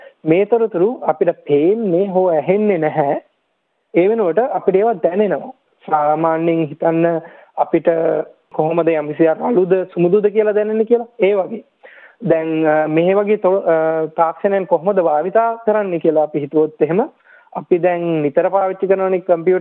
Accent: Agalawatta, Western Province, Sri Lanka; born there; ඔව්, මම ඉපදුනේ ලංකාවේ කිතුකොඩ අගලවත්ත කියන කුඩා ගම්මානේ.

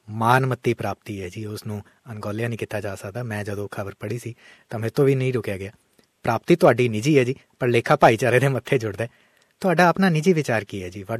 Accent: Punjab, India; ਲੁਧਿਆਣਾ ਦੇ ਬੂਟੇ ਹੋ ਜੀ, ਪੰਜਾਬ ਤੋਂ, ਸੋ ਮੈਂ ਵੀ ਉਸ ਜ਼ਿਲ੍ਹੇ ਤੋਂ ਹਾਂ ਜੀ

